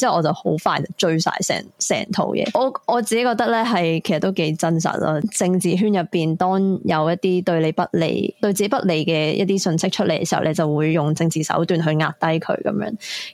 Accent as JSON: {"language": "Cantonese", "country": "Hong Kong", "said": "因为我哋香港人很切切实实咁样去经历过中共的压迫啦"}